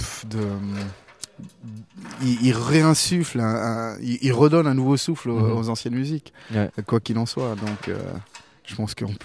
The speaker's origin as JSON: {"language": "French", "country": "France", "said": "on est exotique puisqu'on est français."}